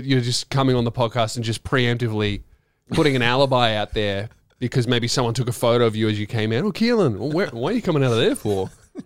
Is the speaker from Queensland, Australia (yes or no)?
no; Frankston, Victoria, Australia; because, you know, I'm from Frankston. You hear about it a lot.